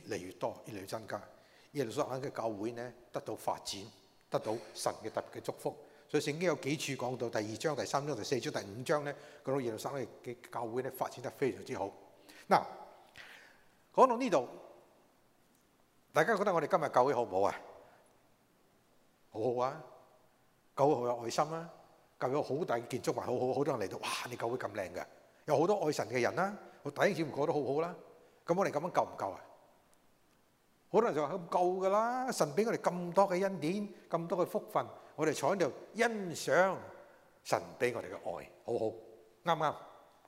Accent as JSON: {"language": "Chinese", "region": "Guangdong", "country": "China", "said": "我廣東人說是不是怎樣說不得好死"}